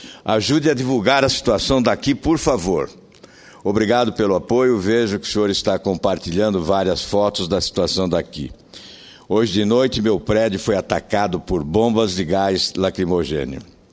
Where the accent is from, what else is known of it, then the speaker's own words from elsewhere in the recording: Brazil; now in Barquisimeto, Venezuela; eu moro na Venezuela há 13 anos, sou brasileira, meu marido e meus filhos são venezuelanos.